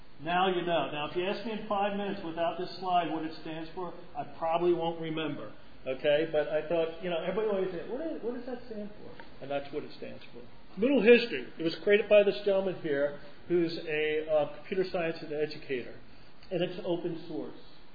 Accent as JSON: {"language": "English", "region": "New Jersey", "country": "United States", "said": "I'm from New Jersey, by the way."}